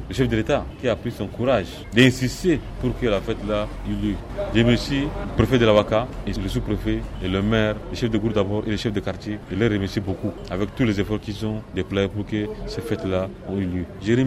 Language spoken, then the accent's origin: French; Central African Republic; Nous sommes des Centrafricains.